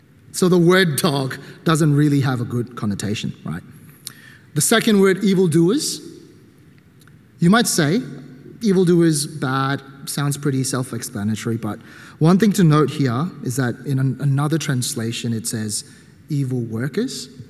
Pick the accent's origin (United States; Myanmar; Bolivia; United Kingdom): Myanmar; So I'm from Burma, if you guys don't know that.